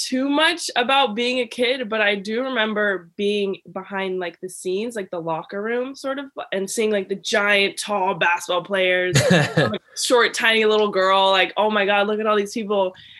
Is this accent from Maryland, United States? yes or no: yes; Maryland, United States; Yes, all my life.